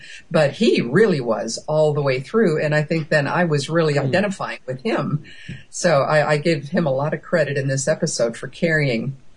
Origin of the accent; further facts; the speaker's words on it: United States; Hey, I'm American. We pronounce it Clara here.